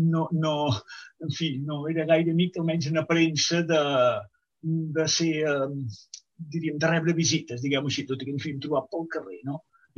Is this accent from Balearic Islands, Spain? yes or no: no; Calella, Catalonia, Spain; born there; now in Pineda de Mar, Spain; Jo, de fet, vaig néixer a Calella, però en aquella època ja feia un temps que vivia a Pineda, perquè la meva esposa és de Pineda.